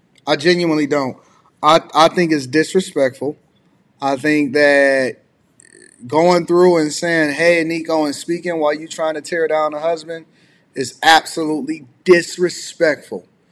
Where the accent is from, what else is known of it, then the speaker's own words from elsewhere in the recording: Detroit, Michigan, United States; because I'm from Detroit, it's different.